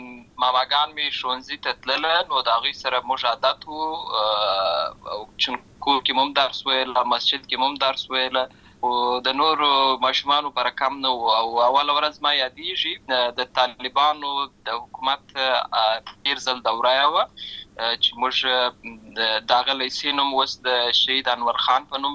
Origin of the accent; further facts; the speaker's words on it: Lashkar Gah, Helmand, Afghanistan; زه په اصل کې د اوروزګان ولایت یم، اما زه په هلمند ولایت لشکرګاه کې پیدا شوی یم، اما د لوی سوی یم،